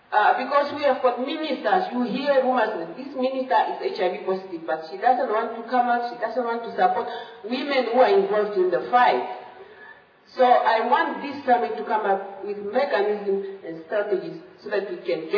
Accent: Namibia; I'm from Namibia.

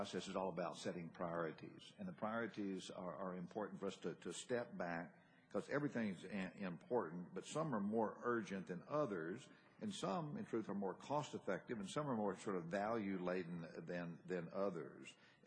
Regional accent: Tennessee, United States; my state of Tennessee, when you do that and you look at Dr. Braveman's data, we rank 47th out of 50, my home state

